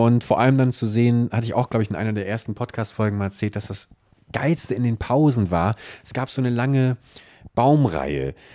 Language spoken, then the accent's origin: German; Buchholz, Lower Saxony, Germany; bin ich nochmal in meine alte Heimatstadt Buchholz gefahren